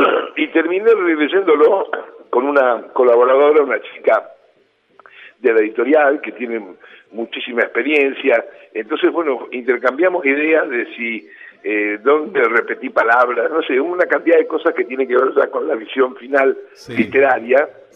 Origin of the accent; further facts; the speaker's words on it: Rosario, Santa Fe, Argentina; acompañaba a mis padres que eran músicos y hacían eso por los pueblitos de Santa Fe, ya que somos de Rosario nosotros.